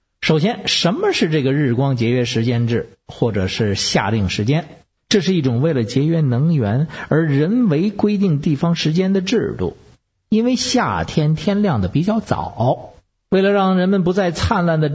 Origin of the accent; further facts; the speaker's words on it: Beijing, China; 我是北京的…